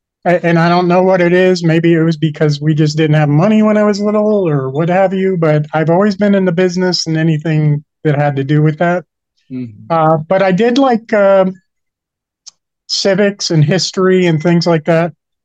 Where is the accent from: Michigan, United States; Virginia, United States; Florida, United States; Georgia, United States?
Florida, United States; So I grew up in Florida. I had a pretty tough upbringing because I did go to regular school.